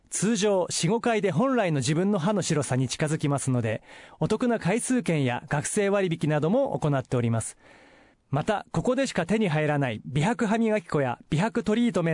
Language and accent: Japanese; Morioka, Iwate, Japan; 私のね、地元が岩手県盛岡市渋民というところなんですけども